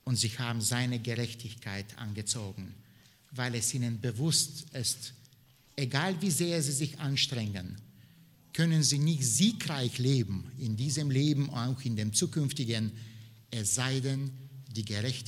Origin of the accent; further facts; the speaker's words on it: Bulgaria; In meiner Heimat, in Bulgarien, waren wir als die Sabbathalter bekannt.